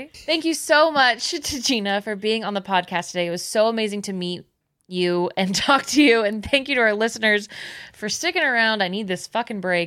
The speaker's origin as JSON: {"language": "English", "region": "California", "country": "United States", "said": "And I'm from the Bay Area, so, you know, if I'm ever around, I'll just pop on by."}